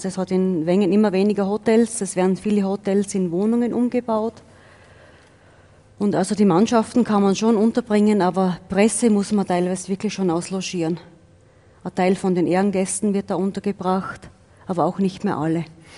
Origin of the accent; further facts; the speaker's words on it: Styria, Austria; accent: Styrian; now in Switzerland; Genau, also ich bin mit dem Dialekt von der Steiermark gekommen, habe also Schweizerdeutsch, Schweizerdeutsch nicht erlernt.